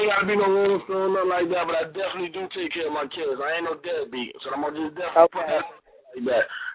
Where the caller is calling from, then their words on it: Macon, Georgia, United States; I'm calling from Macon, Georgia.